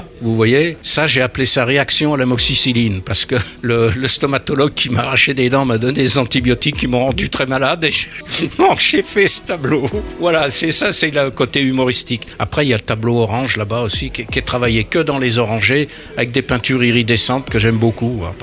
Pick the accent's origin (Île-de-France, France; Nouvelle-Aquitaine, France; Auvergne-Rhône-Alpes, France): Auvergne-Rhône-Alpes, France; je viens du Bourbonnais, de la région vichysoise, entre Vichy et Montluçon, dans un petit village.